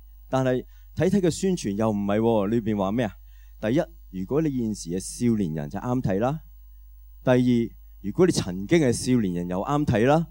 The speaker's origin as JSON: {"language": "Cantonese", "country": "China", "said": "好多時候我哋中國人有一句説話係好景乜嘢？"}